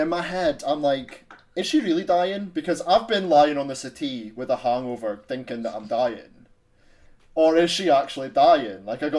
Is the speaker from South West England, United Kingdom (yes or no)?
no; Scotland, United Kingdom; And we all know as Scottish people that Iron Brew is one surefire way to cure everyone's hangovers, right?